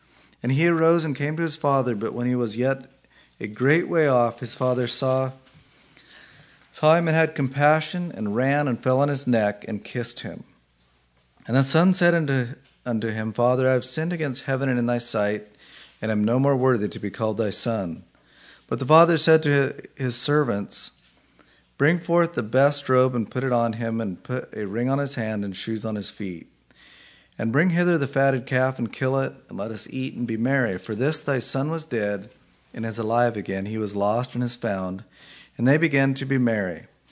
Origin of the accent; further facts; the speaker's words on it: Oregon, United States; born there; I was born in Oregon.